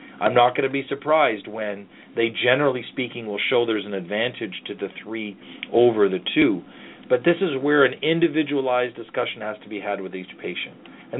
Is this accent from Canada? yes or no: yes; Canada; despite being the Canadian pacifist here